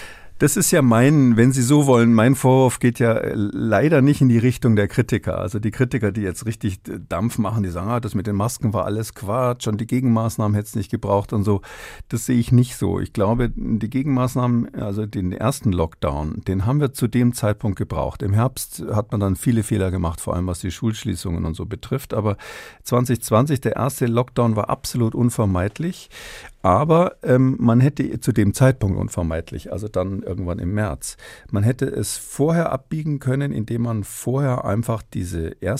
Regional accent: Munich, Bavaria, Germany; sage ich mal an der Stelle als Münchner, darf ich das sagen

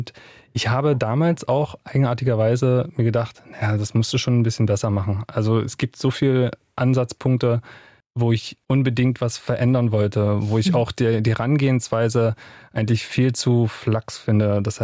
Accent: Bitterfeld-Wolfen, Saxony-Anhalt, Germany; also born or lived in Leipzig; now in Halle, Germany; Ich bin ursprünglich aus Wolfen, das ist richtig.

